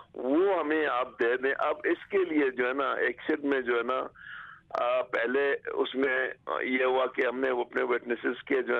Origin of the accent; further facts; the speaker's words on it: Reko Diq, Balochistan, Pakistan; میں بھی ریکوڈک سے ہوں، میں خود ریکوڈک گیا ہوں